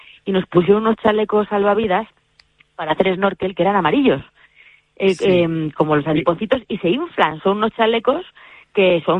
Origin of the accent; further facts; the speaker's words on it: Cuenca, Castilla-La Mancha, Spain; yo soy castellano manchega, hija predilecta y conquense de pro, muy de mi tierra